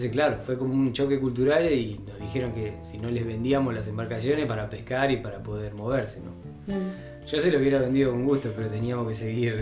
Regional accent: Argentina; como somos argentinos y estamos, digamos, acostumbrados a por ahí este tipo de cosas y hablamos el idioma

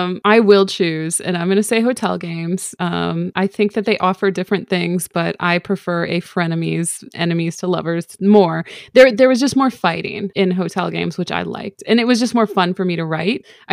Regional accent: Midwest, United States; because like I'm from the Midwest and like we used to get these like straight up sphere

